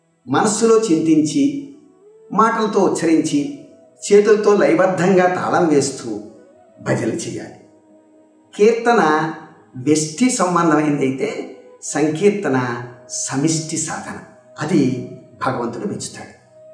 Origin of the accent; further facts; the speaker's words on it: Kolamuru, Andhra Pradesh, India; రాజమహేంద్రికి సమీపంలో ఉన్నటువంటి మా స్వగ్రామం కోలమూరు